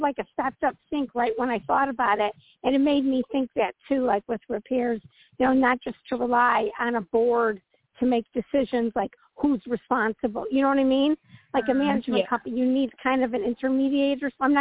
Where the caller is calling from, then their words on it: Midwest, United States; from the Midwest.